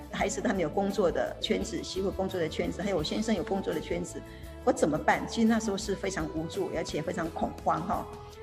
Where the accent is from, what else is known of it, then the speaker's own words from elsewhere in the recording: Taiwan; 日本的他们的全国都是非常的感恩我们来自台湾的爱心哈